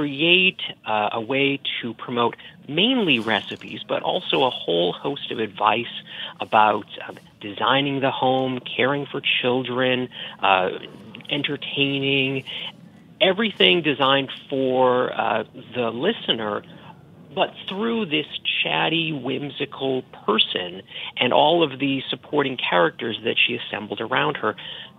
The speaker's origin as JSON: {"language": "English", "town": "Boston", "region": "Massachusetts", "country": "United States", "accent": "Boston", "said": "Yeah, well, you're hearing my Boston accent"}